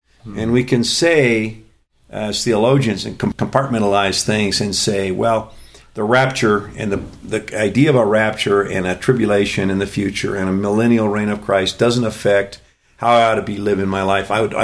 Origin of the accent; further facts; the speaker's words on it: California, United States; I was born and raised in California, around Hispanics, mostly Mexicans.